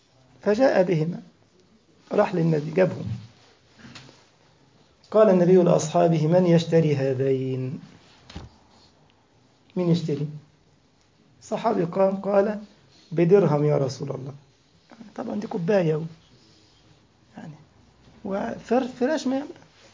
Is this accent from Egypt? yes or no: yes; Egypt; سد الحنك أكل كده كان عندنا في مصر